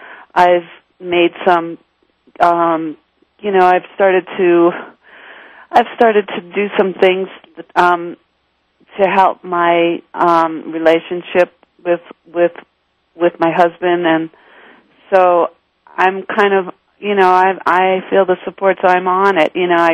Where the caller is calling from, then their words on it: Santa Fe, New Mexico, United States; Santa Fe, New Mexico.